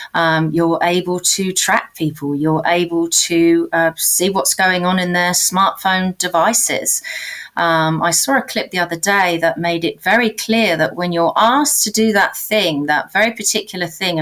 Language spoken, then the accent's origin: English; United Kingdom; I'm British. I'm not the only Brit on Twitter.